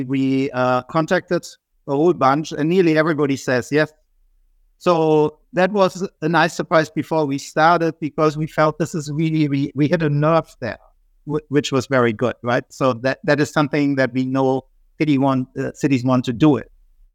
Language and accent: English; Germany; accent: German; English is a second language; Well, as you might have gathered from my accent, I'm German, and I made up that term together with Carlos Cerezo, who is Spanish.